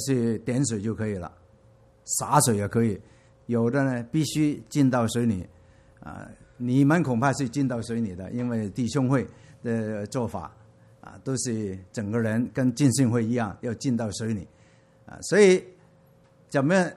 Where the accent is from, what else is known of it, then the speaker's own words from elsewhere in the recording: Hong Kong; 有人像我来自香港